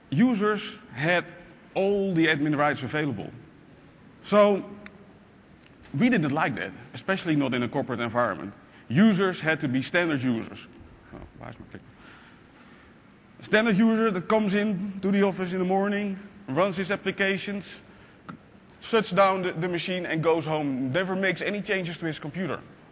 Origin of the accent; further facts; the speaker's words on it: Netherlands; English is a second language; I'm a consultant from the Netherlands.